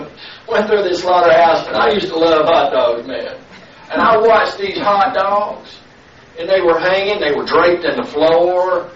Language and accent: English; the South, United States; accent: Southern; More than likely, my conversation is from the United States. Southern part, out the sticks, because of how I talk.